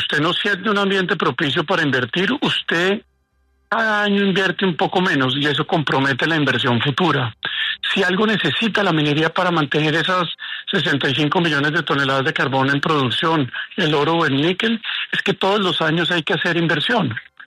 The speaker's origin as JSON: {"language": "Spanish", "country": "Colombia", "said": "Eso como colombianos tenemos que señalarlo"}